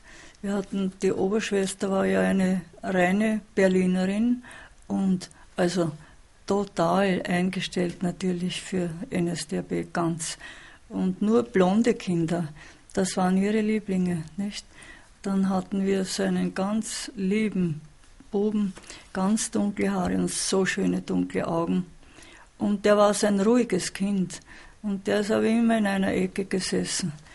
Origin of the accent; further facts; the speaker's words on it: Ortmann, Lower Austria, Austria; born there; Und er ist dort geboren, ich nicht. Mein Vater auch nicht. Wir sind da in Österreich, in Ortmann geboren.